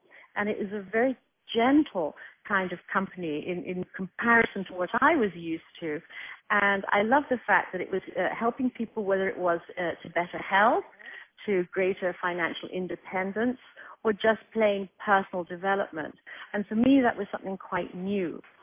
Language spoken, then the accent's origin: English; Bermuda; Gabi already told you I'm originally from Bermuda.